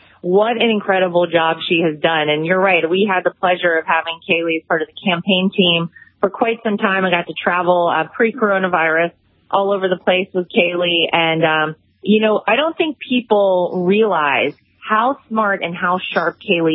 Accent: North Carolina, United States; I grew up in North Carolina. My parents and a lot of my family still live there.

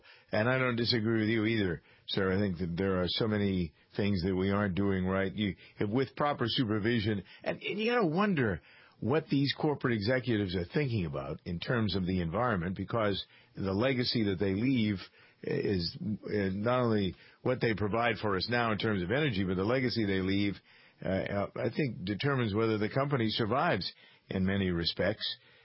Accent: New York, United States; I guess I'm another New Yorker, Bob, or at least another Northeasterner

